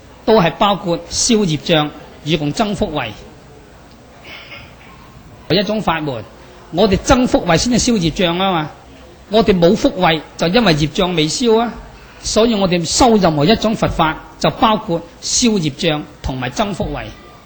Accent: Guangdong, China; 就絕對唔能夠似我哋廣東話傳位得咁正噶啦

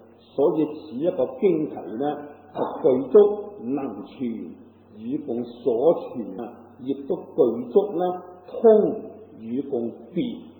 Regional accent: Guangdong, China; 咁啊，就以我哋广东人嚟讲咧。

